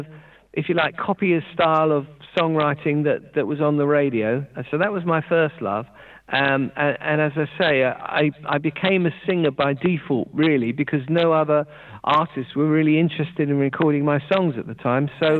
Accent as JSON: {"language": "English", "region": "London", "country": "United Kingdom", "tie": "born or raised there", "said": "I was born in London. I was in the heart of London. So I'm a London born and bred. I've lived here all my life."}